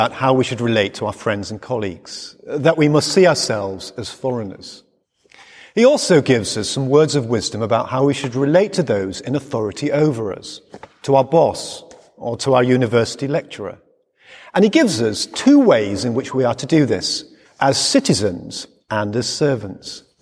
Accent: England, United Kingdom; Yet my accent never changed, and I was as English then as I am today.

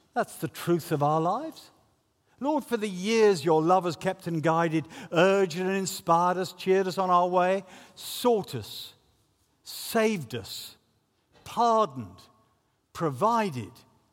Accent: United Kingdom; Yeah, I am a Brit. Well, I'm a buttoned-up Brit. And an Anglican.

